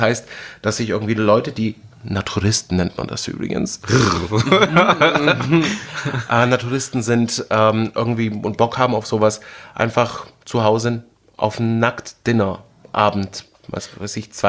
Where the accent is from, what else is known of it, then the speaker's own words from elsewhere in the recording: Baden-Württemberg, Germany; ich bin Schwabe.